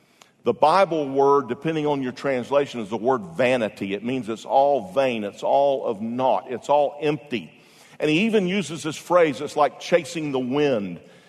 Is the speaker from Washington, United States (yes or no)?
no; Florida, United States; You know, I grew up in Florida when they built Disney World.